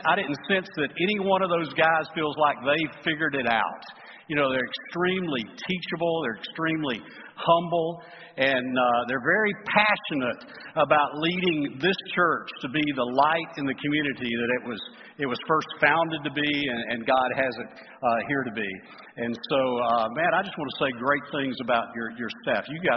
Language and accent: English; Alabama, United States; now in Texas, United States; I'm from Texas, but I was born and raised in Alabama, so it's good to be home.